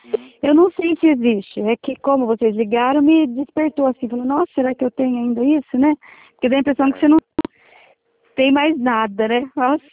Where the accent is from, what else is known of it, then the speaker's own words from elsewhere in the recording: Assis, São Paulo, Brazil; Mas eu sou de Assis. É que eu tô aqui, que eu tô. morando aqui na estância, né? E tenho uma casa aqui na estância